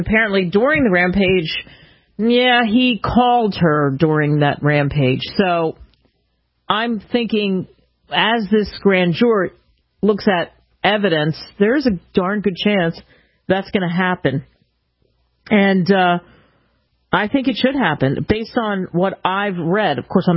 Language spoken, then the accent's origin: English; Philadelphia, Pennsylvania, United States; born or raised there